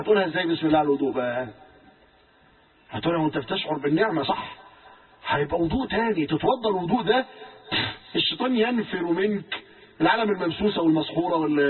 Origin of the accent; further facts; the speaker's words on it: Egypt; القوطة عندهم في ليبيا بجنيه، عندنا في مصر 3 جنيه.